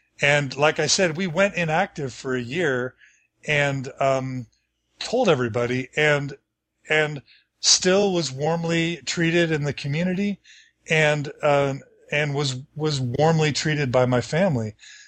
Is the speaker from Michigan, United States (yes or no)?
no; Texas, United States; moved away as an adult; also born or lived in Washington, D.C. / Chicago / Seattle; now in Logan, United States; I grew up in Texas the whole time, you know, in the church.